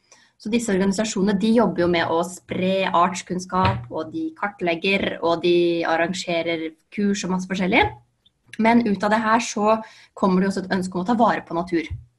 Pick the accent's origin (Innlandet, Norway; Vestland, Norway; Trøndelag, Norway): Innlandet, Norway; Ringebu; Ja, jeg kommer fra Oppland selv, da. Det er verdt å si, fra Ringebu.